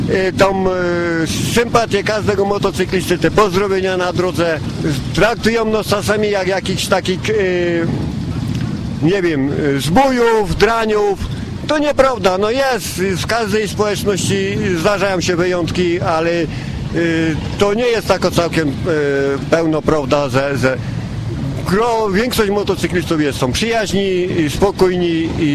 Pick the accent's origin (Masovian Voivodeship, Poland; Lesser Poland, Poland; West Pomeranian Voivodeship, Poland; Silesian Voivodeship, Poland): Lesser Poland, Poland; Boronin; ja pochodzę z Boronina, z Podhala.